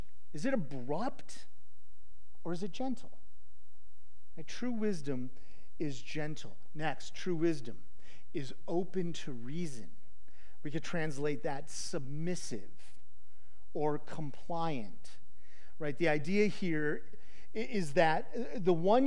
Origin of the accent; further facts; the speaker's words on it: Chicago, Illinois, United States; I'm passionate. I'm from Chicago. My extended family was loud and harsh